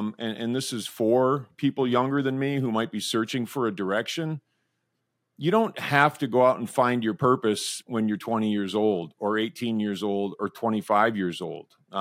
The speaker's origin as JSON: {"language": "English", "region": "Midwest", "country": "United States", "tie": "born or raised there", "said": "I grew up in the Midwest, and I was the son of a my dad was a mechanic"}